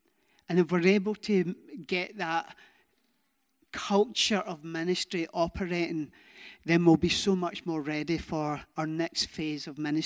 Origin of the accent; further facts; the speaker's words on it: United Kingdom; We're very British, aren't we, when it comes to ministry?